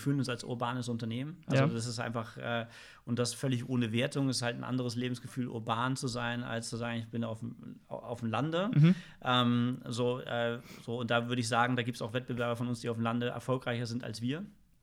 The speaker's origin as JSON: {"language": "German", "region": "Northern Germany", "country": "Germany", "said": "da passen wir als Norddeutsche auch, glaube ich, so ganz gut hin"}